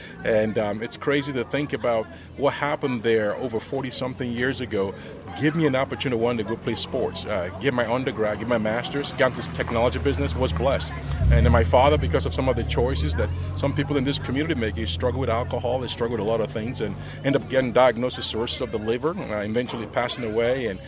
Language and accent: English; Nigeria; it brings me back so far to when I grew up in Nigeria, a kid with no shoes.